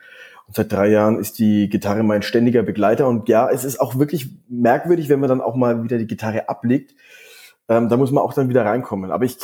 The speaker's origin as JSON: {"language": "German", "town": "Erlangen", "region": "Bavaria", "country": "Germany", "tie": "born or raised there", "said": "Die kamen ja aus dem Ort, wo ich aufgewachsen bin, aus Erlangen."}